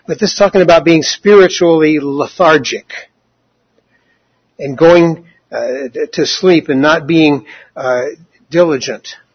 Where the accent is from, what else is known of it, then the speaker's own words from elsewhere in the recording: Albany, United States; So I'm from Albany, not from Portland.